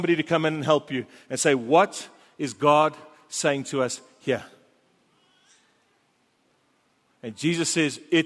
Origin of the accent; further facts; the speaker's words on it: England, United Kingdom; one, because I'm English, and two